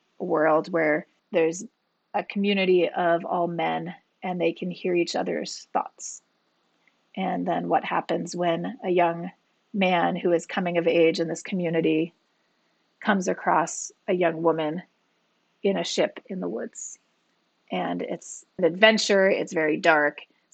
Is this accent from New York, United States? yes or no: yes; Hudson, New York, United States